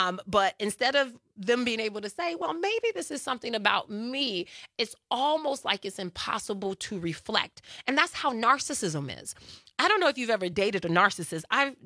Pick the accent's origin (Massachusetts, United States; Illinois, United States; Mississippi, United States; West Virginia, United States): Illinois, United States; Chicago; growing up in Chicago during the times where you couldn't walk down the street.